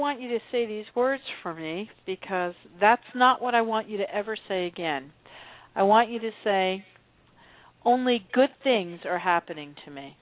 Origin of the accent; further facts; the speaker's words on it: New Jersey, United States; But we're both from Jersey.